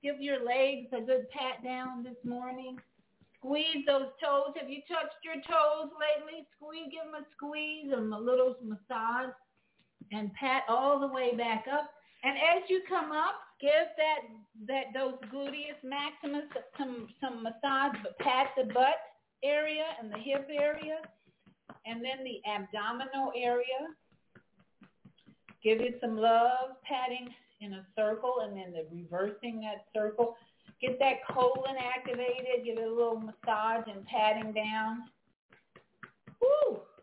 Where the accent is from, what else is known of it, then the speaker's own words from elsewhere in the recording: Chicago, Illinois, United States; I'm really interested in my hometown, Chicago, and what the mayor is doing there